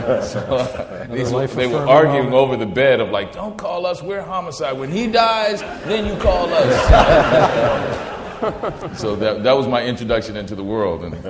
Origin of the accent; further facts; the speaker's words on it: New Orleans, Louisiana, United States; I'm originally from New Orleans, and it reminded me of home.